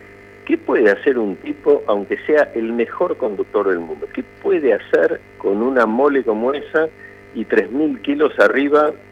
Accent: Argentina

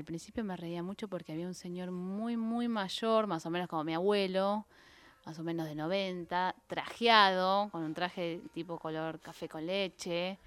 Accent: Argentina; Al principio sí, mis amigos me decían, uy, andá, fíjate si en los libros del pueblo sos la primera argentina que pisa, acá, claro.

